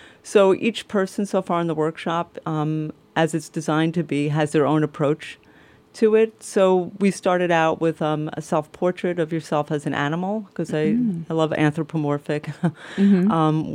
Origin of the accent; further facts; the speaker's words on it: New York City, New York, United States; Well, I grew up in New York City, and I went to ironically, there's some specialized high schools in New York.